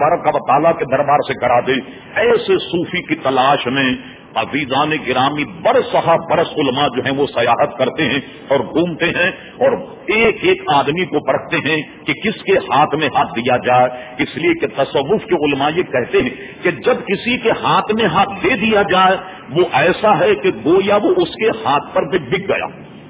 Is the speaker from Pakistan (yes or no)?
no; Hyderabad, Telangana, India; میں نے اس لیے کہا کہ میں حیدرآباد دکن کا رہنے والا ہوں، سقوط حیدرآباد دکن میرے سامنے ہوا. میں اس وقت بہت سمجھدار تھا، 48 سن میں بہت سمجھدار تھا